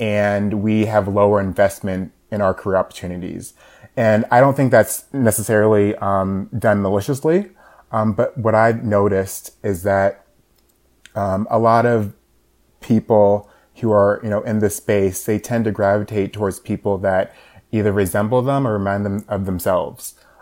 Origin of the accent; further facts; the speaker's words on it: Georgia, United States; I would say, you know, immediately, I'm from the United States, I'm from Georgia.